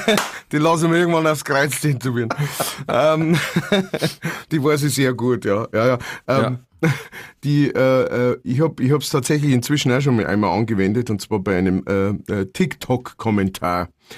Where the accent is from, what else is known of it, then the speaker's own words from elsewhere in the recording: Straubing, Bavaria, Germany; Ich bin von Straubing. Ich bin von Straubing